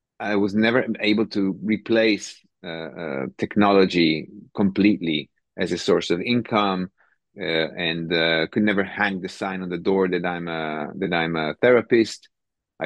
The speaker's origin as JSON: {"language": "English", "town": "Tel Aviv", "region": "Tel Aviv District", "country": "Israel", "tie": "born or raised there", "lives_now": "Kiryat Tivon, Israel", "said": "I live in Tivon, Kiryat Tivon, but originally I'm from Tel Aviv. I grew up in north of Tel Aviv"}